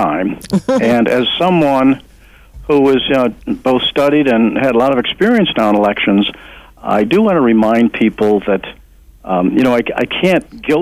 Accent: Illinois, United States; I was born in Illinois, but mostly raised in the suburbs. So I didn't really know Chicago well

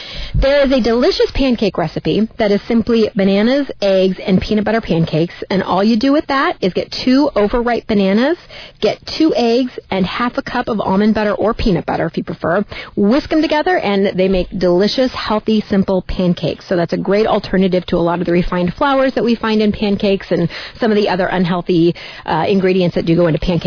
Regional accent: California, United States; I actually, growing up in California, not Northern California, but Southern California has a lot of avocado.

